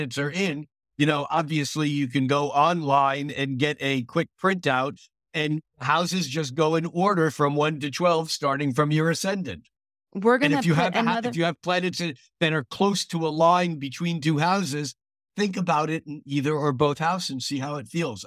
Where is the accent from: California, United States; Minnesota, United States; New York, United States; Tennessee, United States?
New York, United States; moved away; I grew up in New York, and I moved across country basically to get away from my mom.